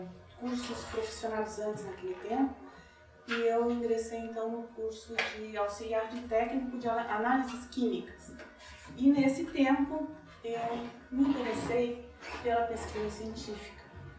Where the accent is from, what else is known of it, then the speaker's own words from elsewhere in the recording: Florianópolis, Santa Catarina, Brazil; also born or lived in São Paulo; Eu nasci em São Paulo, eu sou a terceira de quatro filhas mulheres, né? Meus pais moravam aqui, foram para lá fazer a vida e voltaram em 1971 e eu voltei com eles a morar, então, em Florianópolis.